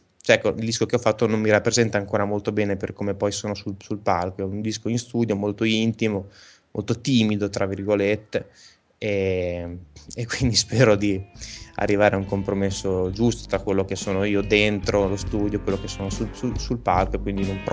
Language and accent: Italian; La Spezia, Liguria, Italy; poi ho avuto delle esperienze in formazioni nel mio paese, io sono della Spezia, in provincia di non so più cosa